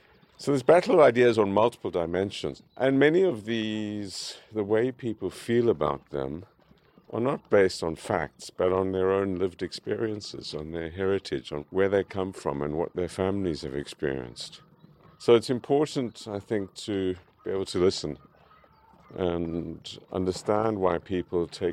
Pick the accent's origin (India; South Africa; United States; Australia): South Africa; moved away as an adult; also born or lived in Paris, France; I'm a South African, so I was involved in the anti-apartheid struggle. And I'd left to go into exile